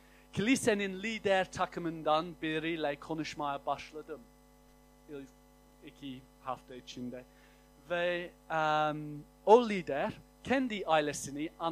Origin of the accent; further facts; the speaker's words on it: England, United Kingdom; Turkish is a second language; moved away; also born or lived in United States; Ben Amerika'ya taşındığımda, çünkü ben İngilizim ama Amerika'da yaşadım.